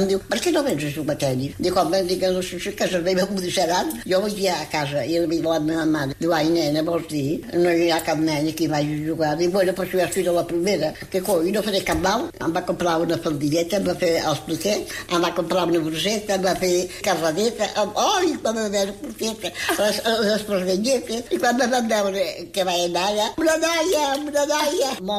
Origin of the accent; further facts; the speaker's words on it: Cervera, Catalonia, Spain; moved away as an adult; now in Premià de Mar, Spain; A Cervera, al meu poble.